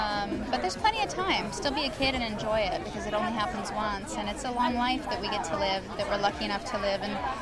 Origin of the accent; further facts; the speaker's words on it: Alaska, United States; I was raised in Alaska on a ranch, and I guess I like being in the country, and I like the solitude.